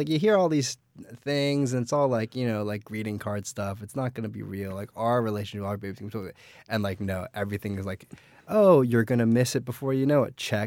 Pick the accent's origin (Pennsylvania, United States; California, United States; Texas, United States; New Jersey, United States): New Jersey, United States; My parents worked in New York City. I grew up in New Jersey. They came home pretty late, often like 9:30 at night.